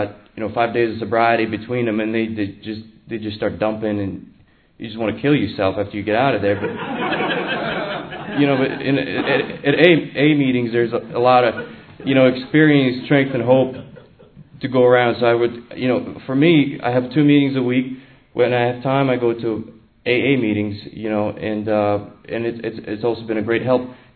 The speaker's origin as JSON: {"language": "English", "town": "Blacksburg", "region": "Virginia", "country": "United States", "said": "I'm from Blacksburg. I live in Blacksburg, Virginia."}